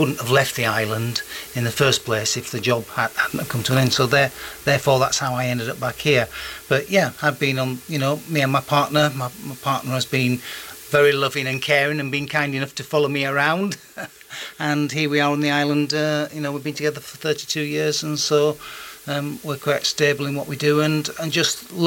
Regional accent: Yorkshire and the Humber, United Kingdom; moved away as an adult; now in Isle of Wight, United Kingdom; I'm from Yorkshire originally, and I haven't tried to lose my accent.

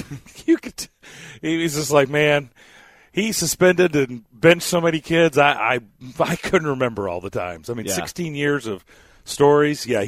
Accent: Lexington, Kentucky, United States; And a kid growing up in Lexington, Kentucky, you didn't miss Kentucky and Indiana ever.

